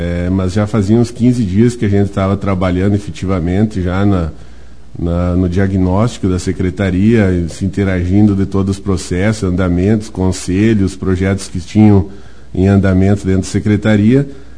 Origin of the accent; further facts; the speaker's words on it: Chopinzinho, Paraná, Brazil; mas nasci, sou natural aqui de Chopinzinho. Meus pais moram na Água Amarela, onde que eu nasci e cresci.